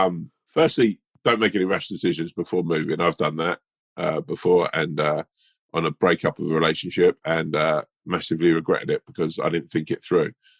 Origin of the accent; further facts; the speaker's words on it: London, United Kingdom; I'm a Londoner